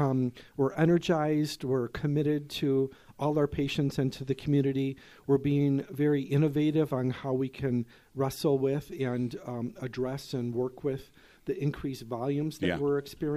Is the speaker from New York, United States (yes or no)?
no; Rockford, Illinois, United States; Yeah, I was actually born and raised in Rockford, Illinois.